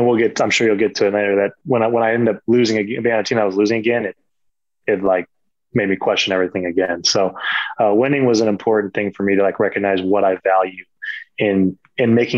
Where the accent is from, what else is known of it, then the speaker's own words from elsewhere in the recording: United States; as an American, it's kind of nice to feel that, like when you're not just isolated